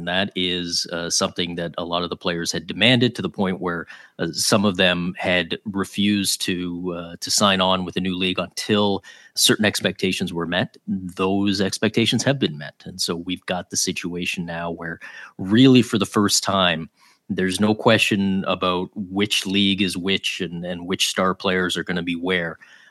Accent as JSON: {"language": "English", "town": "Toronto", "region": "Ontario", "country": "Canada", "tie": "born or raised there", "lives_now": "Ottawa, Canada", "said": "I grew up in Toronto and I was a Maple Leafs fan. I've always been a Toronto sports fan."}